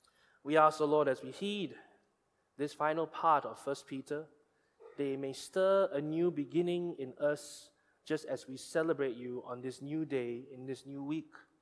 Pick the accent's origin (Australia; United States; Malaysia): Malaysia; like most Malaysians, we're a little bit ignorant about it.